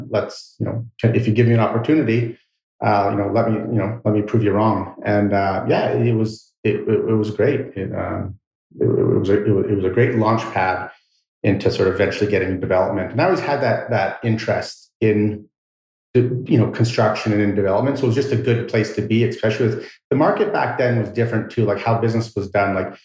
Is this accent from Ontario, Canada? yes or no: no; Tsawwassen, British Columbia, Canada; We grew up in Tawasin.